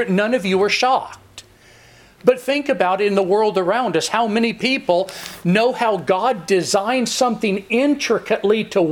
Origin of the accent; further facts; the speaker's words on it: United States; I'm an American, but you can't generalize how I am.